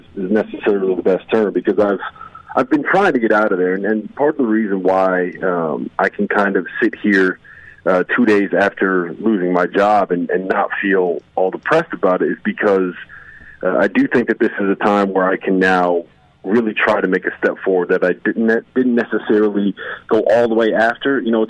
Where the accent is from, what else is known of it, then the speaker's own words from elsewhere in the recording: New Haven, Connecticut, United States; New Haven, Connecticut, the home of Tepe's and Sally's Pizza.